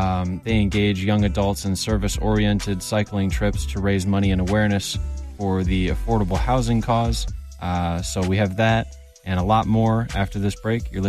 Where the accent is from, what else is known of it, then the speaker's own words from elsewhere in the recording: Alabama, United States; I'm from Alabama originally, and there were a lot of places in the area that were affected by Hurricane Katrina pretty severely.